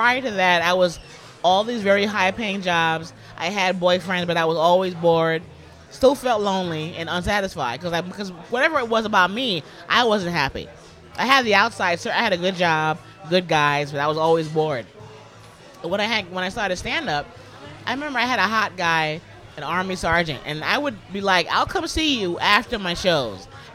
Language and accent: English; Bronx, New York, United States; moved away as an adult; now in Los Angeles, United States; Born and raised in the Bronx.